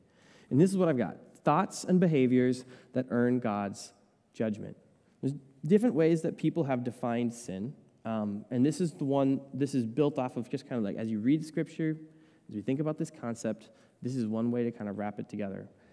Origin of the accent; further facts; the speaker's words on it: Chisago City, Minnesota, United States; born there; I was born in Chisago City, which is over a little east of here in Minnesota.